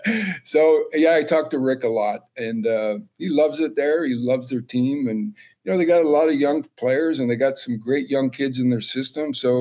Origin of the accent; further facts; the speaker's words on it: Canada; I know in my heart I'm Canadian, stayed Canadian, Canadian citizen for life